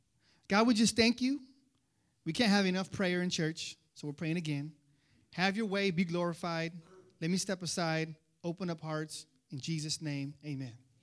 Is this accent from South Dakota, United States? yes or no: no; Bronx, New York, United States; Where y'all going? I'm from the Bronx, right?